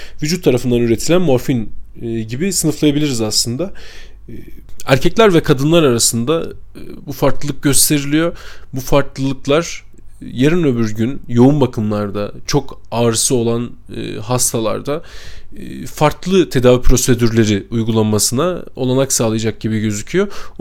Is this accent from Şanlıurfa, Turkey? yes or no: yes; Şanlıurfa, Turkey; Biliyorsunuz arkadaşlar, ben Şanlıurfalıyım.